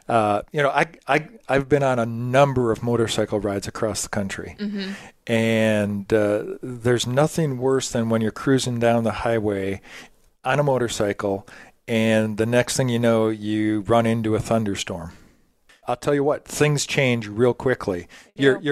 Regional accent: Milwaukee, Wisconsin, United States; now in St. Louis, United States; And I mean, I come from Milwaukee. And we talked about the weather changes here in St. Louis.

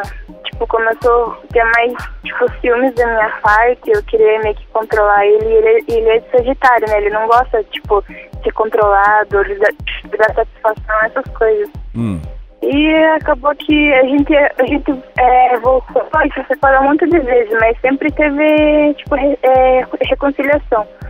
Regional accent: Ponta Grossa, Paraná, Brazil; Eu sou de Ponta Grossa, Paraná.

